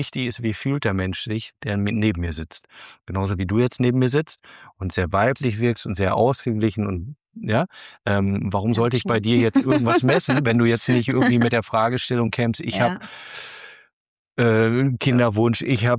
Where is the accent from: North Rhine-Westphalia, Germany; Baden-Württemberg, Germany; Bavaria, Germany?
North Rhine-Westphalia, Germany; Münster; ich komme aus Münster, da fährt man Fahrrad.